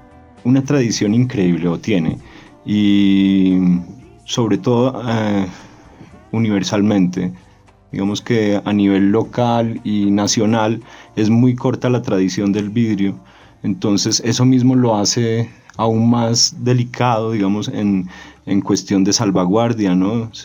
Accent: Pasto, Nariño, Colombia; now in Bogotá, Colombia; Yo soy de Pasto originario y mi familia pues por parte de mi papá es nariñense, por parte de mi mamá es huilense

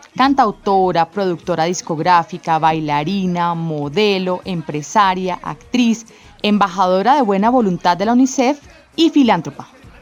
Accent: Colombia; Como colombianos, muchos conocemos gran parte de la historia discográfica

